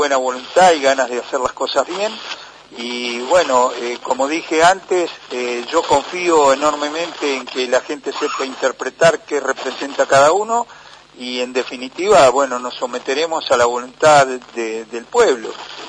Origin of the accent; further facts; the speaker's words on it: Chascomús, Buenos Aires Province, Argentina; mi compromiso mayúsculo es con mi ciudad, con mi pueblo, con Chascomús.